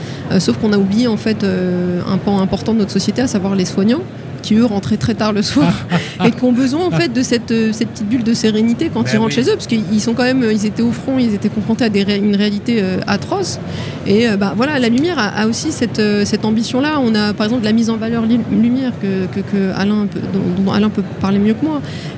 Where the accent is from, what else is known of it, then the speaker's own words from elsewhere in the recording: Mantes-la-Jolie, Île-de-France, France; moi, je suis née, j'ai grandi dans le Val-Fouré, une autre ZUS très sensible.